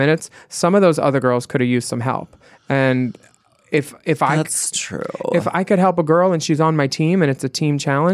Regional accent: Texas, United States; I think that has something to do with, like, growing up in Texas, you know.

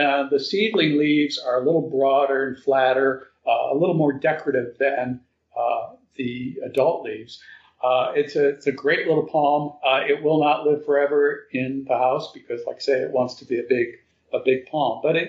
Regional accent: Florida, United States; I grew up here in Florida, so for me, palms are just as natural and a normal part of the environment

